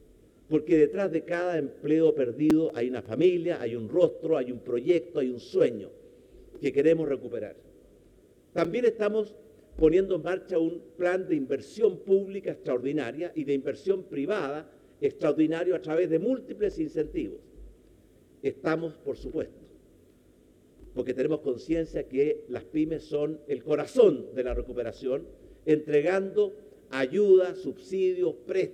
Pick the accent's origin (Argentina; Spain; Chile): Chile; somos todos chilenos y chilenas.